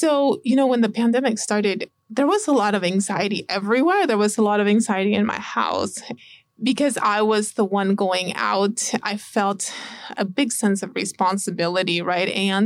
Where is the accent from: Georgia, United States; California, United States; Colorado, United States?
California, United States; Oroville; So I'm, like you said, an Oroville native. I was born and raised in Oroville. And I actually went to school here in Chico. So I went to Chico State, then moved down south. And now I am practicing medicine in the Bay Area.